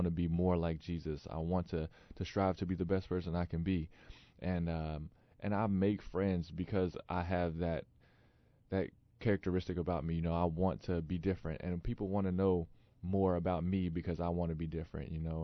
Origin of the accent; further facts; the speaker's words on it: High Point, North Carolina, United States; You know, growing up in High Point, North Carolina, it's a great city, you know